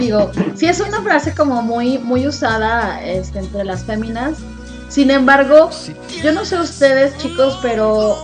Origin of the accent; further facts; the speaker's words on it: Mexico; a final de cuentas, somos mexicanos